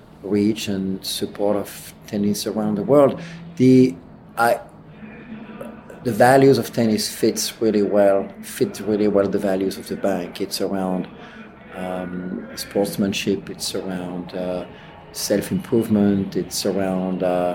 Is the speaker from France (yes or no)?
yes; French Alps, France; I grew up in the French Alps.